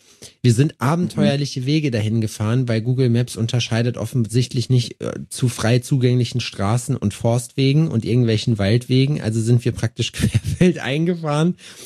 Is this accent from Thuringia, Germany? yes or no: yes; Jena, Thuringia, Germany; Ja, ey, komm aus Jena, damit kannst du mich nicht beeindrucken.